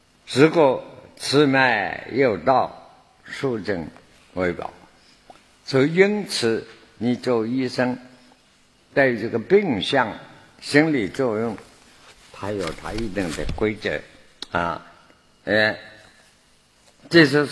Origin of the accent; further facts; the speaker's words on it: Zhejiang, China; 譬如像我是江浙人、浙江人、海边的人啊